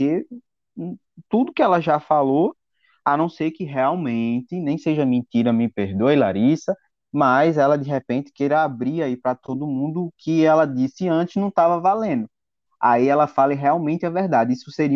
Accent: Pernambuco, Brazil; um abraço para todo mundo de Pernambuco, porque, assim, como pernambucano

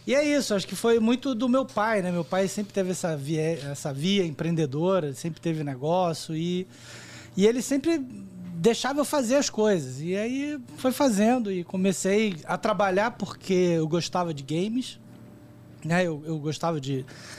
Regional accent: Rio de Janeiro, Brazil; eu sou carioca, né?

